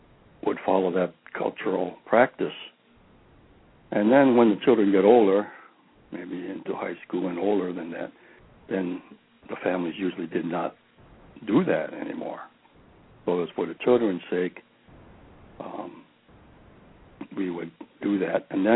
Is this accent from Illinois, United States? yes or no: yes; Chicago, Illinois, United States; And I know most Buddhists, like, you know, we were raised in Chicago, and just about everybody we knew, fellow Buddhists, they had Christmas trees.